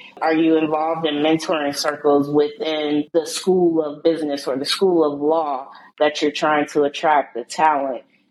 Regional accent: New York, United States; So definitely a New York Knicks fan. I didn't have a choice. That was the home team, right? Even though I was 5 hours away from them.

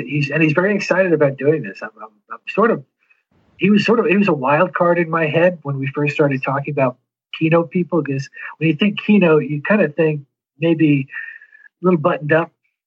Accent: New York, United States; I grew up on Long Island, and whenever my friends would fly home from college and they'd land in LaGuardia

